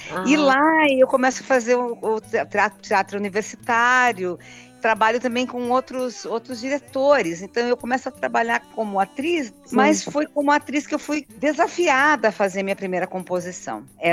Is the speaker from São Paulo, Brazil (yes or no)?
no; Curitiba, Paraná, Brazil; E com 4 anos eu fui para Curitiba, então eu fui criada em Curitiba. Eu me sinto uma curitibana, assim, né? E aí, então, eu saí de Curitiba quando eu fui fazer meu mestrado.